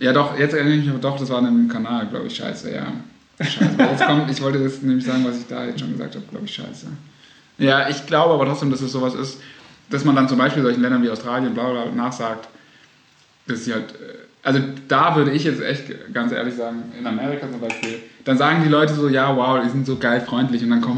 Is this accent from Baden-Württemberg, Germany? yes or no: yes; Baden-Württemberg, Germany